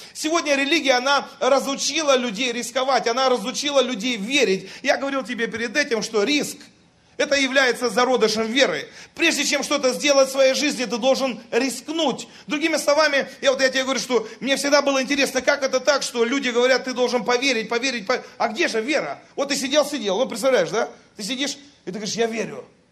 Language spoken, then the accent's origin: Russian; Siberia, Russia; born there; Я родился в Сибири, я люблю, когда холодно.